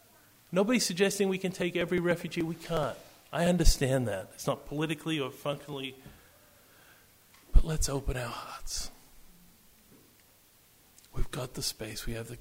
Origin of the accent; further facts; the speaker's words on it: Australia; now in United States; I'm from Australia originally.